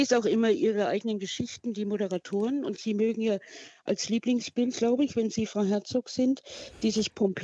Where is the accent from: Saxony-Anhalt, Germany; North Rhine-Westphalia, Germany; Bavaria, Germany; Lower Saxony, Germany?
Bavaria, Germany; Nuremberg; born there; Ich bin selber eine alte Kuh von 70. Meine Eltern waren Berliner. Ich bin in Nürnberg geboren